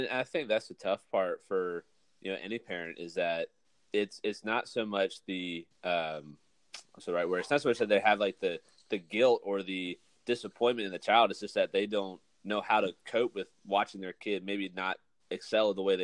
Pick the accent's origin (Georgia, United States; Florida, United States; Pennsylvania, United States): Pennsylvania, United States; So, I mean, I grew up in Pennsylvania. I grew up playing lacrosse.